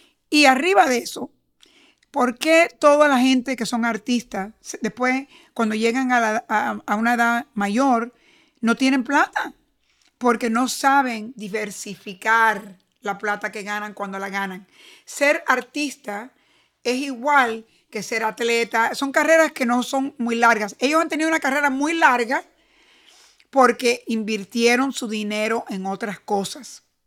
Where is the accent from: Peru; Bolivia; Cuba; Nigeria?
Cuba; Y nosotros los cubanos, cuando vinimos de Cuba, nos criaron así.